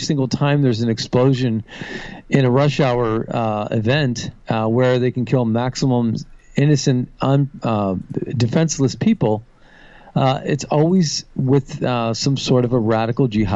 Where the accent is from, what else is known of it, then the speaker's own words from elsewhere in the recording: New York, United States; I'm in New York. You know, I'm from New York. I lived in New York.